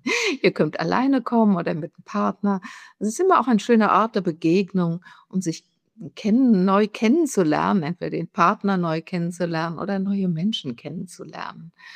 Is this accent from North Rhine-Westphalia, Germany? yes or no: no; Frankfurt, Hesse, Germany; ich komme ja aus Frankfurt